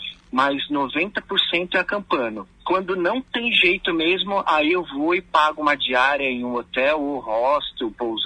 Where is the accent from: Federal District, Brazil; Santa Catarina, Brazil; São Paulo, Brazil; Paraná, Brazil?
São Paulo, Brazil; Nasci e fui criado e vivi em São Paulo.